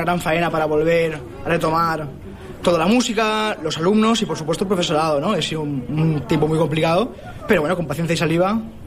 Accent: Callosa d'en Sarrià, Valencian Community, Spain; Yo soy de Callosa.

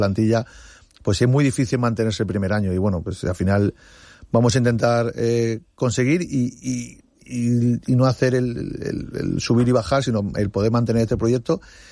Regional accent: Benidorm, Valencian Community, Spain; ama a la ciudad de Benidorm, porque somos todos de Benidorm

